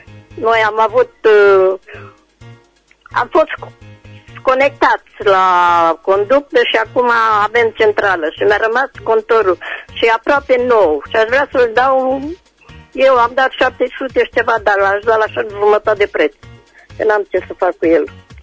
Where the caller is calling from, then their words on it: Reșița, Caraș-Severin, Romania; din Reșița